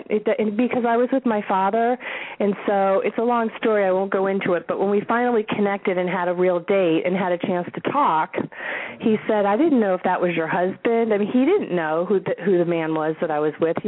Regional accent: Florida, United States; I'm from Florida.

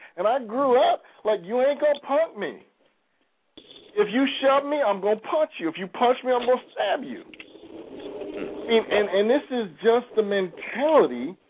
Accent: New York, United States; See, I grew up in New York, okay?

